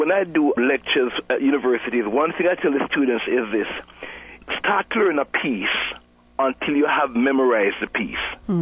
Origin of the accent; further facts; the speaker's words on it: Jamaica; now in United States; Yes, I grew up in Jamaica, I should say, you know. I've been in America since 1984. And my faith journey was interesting because I grew up in a Christian home.